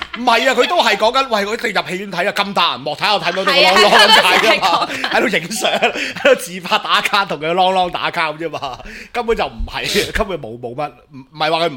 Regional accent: China; 我哋中國人要努力，係嘛？將來都有機會

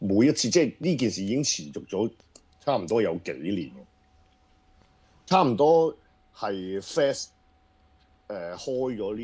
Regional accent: Hong Kong; 即系我哋香港人又变咗諮語啦。

